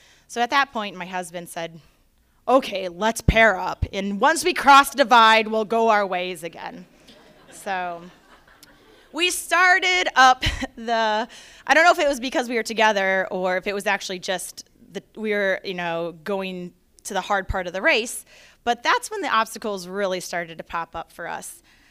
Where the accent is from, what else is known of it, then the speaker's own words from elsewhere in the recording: Wisconsin, United States; We actually went back to Wisconsin and did the Birkebeiner, the 52K, back to my home state, yes, my first one.